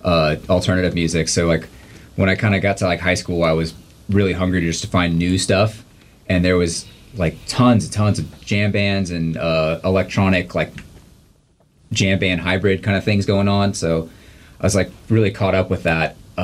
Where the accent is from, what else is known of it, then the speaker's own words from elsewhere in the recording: Tallahassee, Florida, United States; Oh, I'm from Tallahassee, Florida.